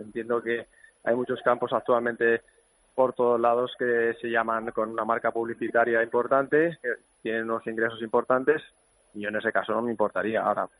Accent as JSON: {"language": "Spanish", "country": "Spain", "said": "No sé si se sentirían más o menos españoles como yo"}